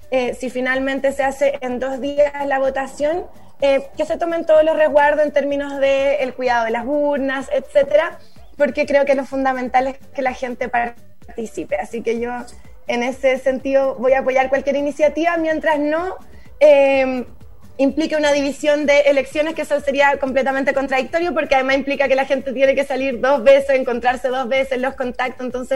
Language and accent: Spanish; Santiago, Santiago Metropolitan Region, Chile; sin duda como santiaguina debo decirlo